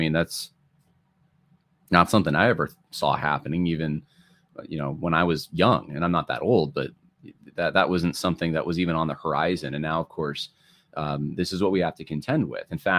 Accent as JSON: {"language": "English", "region": "California", "country": "United States", "tie": "born there", "lives_now": "New York, United States", "said": "And originally, I was born actually in California, which outside of LA, very progressive area. A lot of my family's still there."}